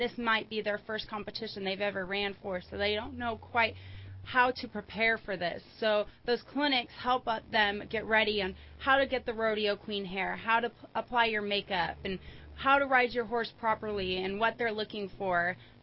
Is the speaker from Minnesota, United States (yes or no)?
no; Redding, California, United States; also born or lived in Palo Cedro; Reading, California, as well as Palo Cedro.